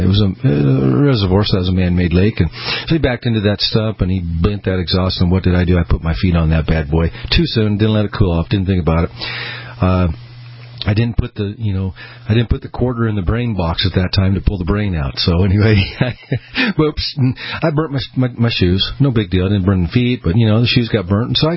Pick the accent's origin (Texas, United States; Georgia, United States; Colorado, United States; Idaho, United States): Idaho, United States; Boise; here in the local town where I'm broadcasting from the Greasy Garage Studio in Boise, Idaho. Been here many, many, many years. Grew up here, raised a family here. And now I have grandkids here.